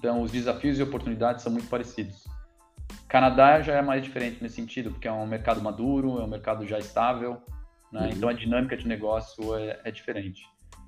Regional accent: Brazil; moved away; Pelo menos quando eu estava aí, eu saí do Brasil em 2014

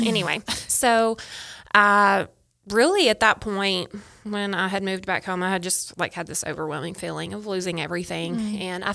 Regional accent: Magnolia, Arkansas, United States; so I grew up in South Arkansas, too, but I grew up in Magnolia

